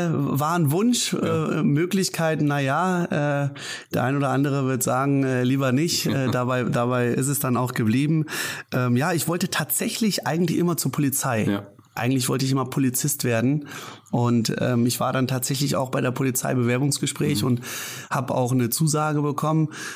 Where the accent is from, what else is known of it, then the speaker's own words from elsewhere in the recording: Kirchheim, Hesse, Germany; also born or lived in Algeria; ich bin in Kirchheim groß geworden, bin in Algerien geboren.